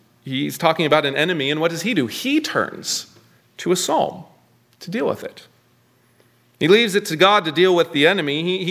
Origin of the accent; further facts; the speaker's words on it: California, United States; I mean, I'm from California. We just passed Prop 50.